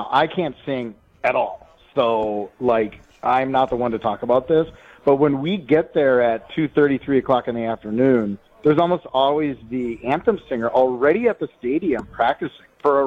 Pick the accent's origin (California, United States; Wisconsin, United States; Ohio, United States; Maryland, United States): Wisconsin, United States; New Berlin; I grew up in New Berlin